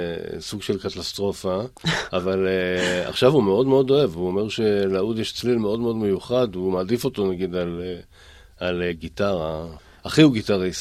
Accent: Ness Ziona, Central District, Israel; אני גדלתי בנס ציונה, ובנס ציונה היה את התיכון.

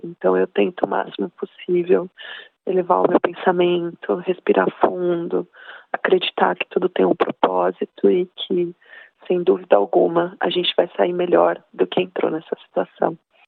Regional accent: Brazil; moved away as an adult; para nós que somos brasileiros estudantes, a gente sabe que às vezes é de segunda a segunda sem parada

